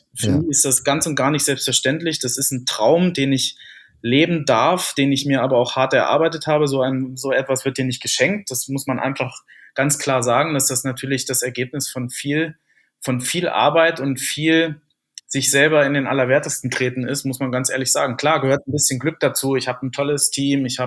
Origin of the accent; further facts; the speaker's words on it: Lower Saxony, Germany; Ich komme aus Niedersachsen.